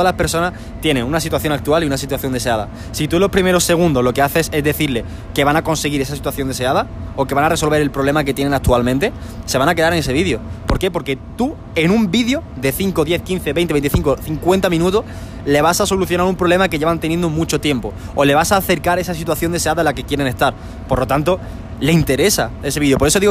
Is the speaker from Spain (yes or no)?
yes; Spain; now in Medellín, Colombia; ahora mismo estamos en Medellín y yo soy de España.